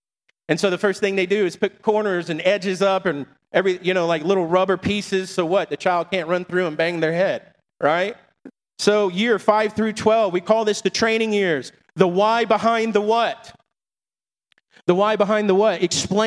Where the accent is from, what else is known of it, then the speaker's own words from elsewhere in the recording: Florida, United States; growing up where I grew up in Florida, we had to be at the bus stop at like 6:30 in the morning to be at school by 8